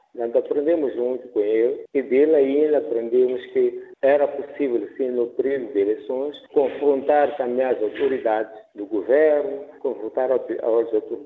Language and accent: Portuguese; Mozambique; para nós, como moçambicanos, nós, grupos da sociedade civil, sentimos-nos mais confortáveis